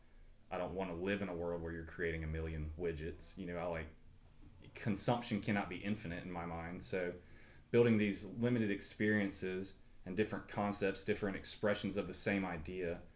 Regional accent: Birmingham, Alabama, United States; we're from Birmingham. So we have a great affinity for this city, coming down here since we were little kids

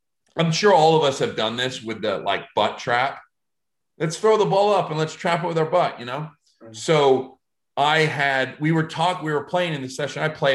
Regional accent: New York, United States; And I'm from New York. I've got an Irish Italian background.

